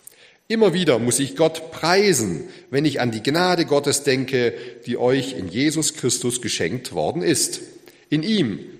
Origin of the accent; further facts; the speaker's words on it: Borken, North Rhine-Westphalia, Germany; ich bin aus Borken, aus der evangelisch-freikirchlichen Gemeinde dort.